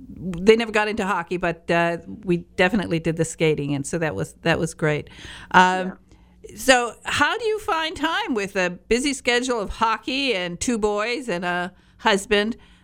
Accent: Michigan, United States; I come from Michigan, and so, of course, we were raised always around hockey

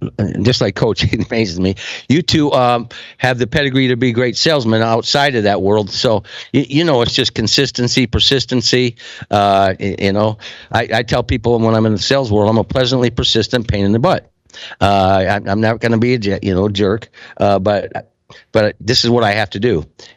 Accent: Iowa, United States; Well, I'm from Iowa, and the doors are always open there.

